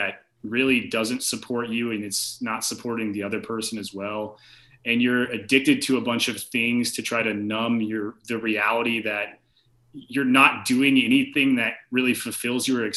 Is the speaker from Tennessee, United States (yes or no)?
yes; Tennessee, United States; Growing up in Tennessee, it's a very Southern sort of just redneck like party atmosphere, you know?